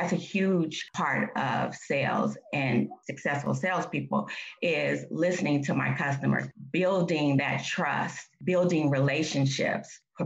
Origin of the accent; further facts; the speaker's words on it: Oakland, California, United States; And like I said, I grew up in Oakland, right?